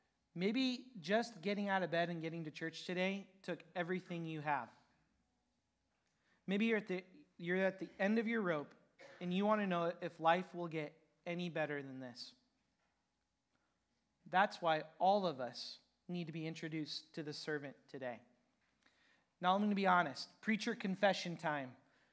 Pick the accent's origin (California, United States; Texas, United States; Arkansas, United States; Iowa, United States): Iowa, United States; Waterloo; born there; I was born in September of 1990 in Waterloo, Iowa at Covenant Hospital.